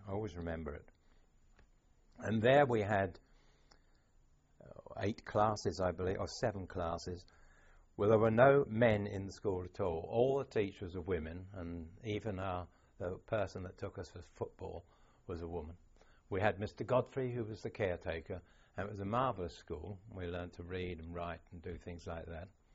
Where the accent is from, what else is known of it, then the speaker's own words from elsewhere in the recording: Heston, London, United Kingdom; growing up in Heston, I went to the local... I couldn't go into the local Heston Junior School because they were full up.